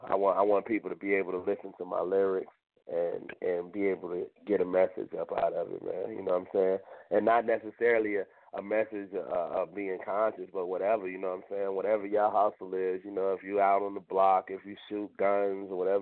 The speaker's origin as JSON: {"language": "English", "town": "Chicago", "region": "Illinois", "country": "United States", "tie": "born or raised there", "said": "I mean, I was growing up in Chicago, but I was, like, a fan of East Coast rap, you know."}